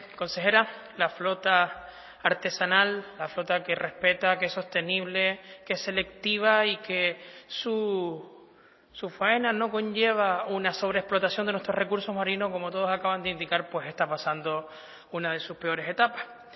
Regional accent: Tinajo, Canary Islands, Spain; una reivindicación de los pescadores de mi pueblo, el municipio de Tinajo, en La Santa

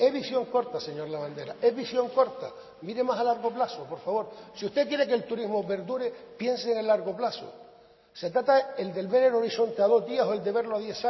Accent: Canary Islands, Spain

